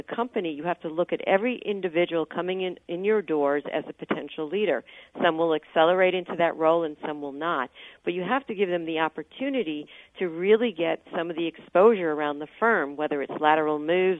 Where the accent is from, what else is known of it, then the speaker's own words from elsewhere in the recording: California, United States; Well, we used to talk about, you know, I come from the Silicon Valley